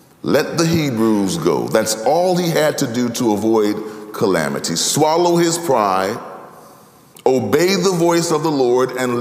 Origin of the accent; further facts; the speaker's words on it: Chicago, Illinois, United States; but I'm from Chicago, I'm used to snow, I can deal with it, I can handle this.